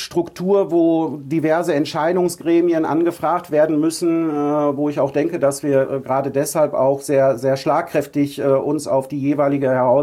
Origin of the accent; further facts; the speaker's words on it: North Rhine-Westphalia, Germany; now in Husum, Germany; Wie ich sagte, ich bin ein Kind des Ruhrgebiets.